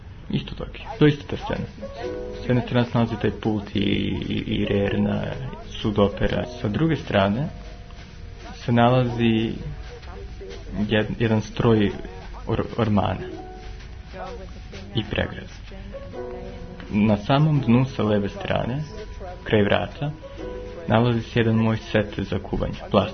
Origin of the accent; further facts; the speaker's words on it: Vienna, Austria; born there; Ja sam došao iz Beča. Ja sam rođen u Beču.